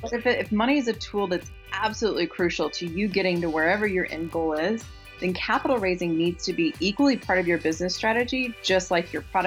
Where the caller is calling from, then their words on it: Kansas City, United States; I'm calling in from Kansas City.